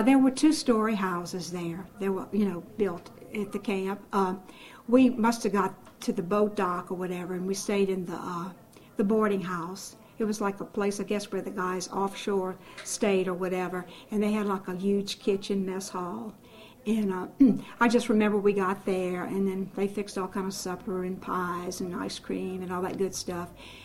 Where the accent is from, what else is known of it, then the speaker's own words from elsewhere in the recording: Paradis, Louisiana, United States; also born or lived in New Orleans; I was born in New Orleans. I grew up in a humble camp in Paradis, which is St. Charles Parish.